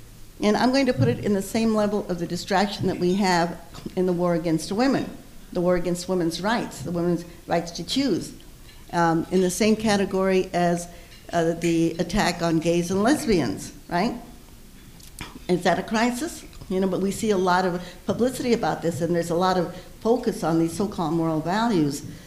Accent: Stockton, California, United States; In my town where I grew up in Stockton, California, we had a lot of the World War II prisoners from Germany and Italy

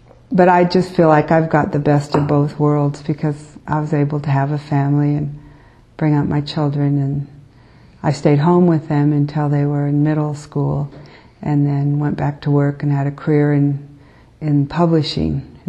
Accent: Atchison, Kansas, United States; But I was born in Kansas, and I was taught by the Benedictine sisters there from Atchison, Kansas, and for 8 years.

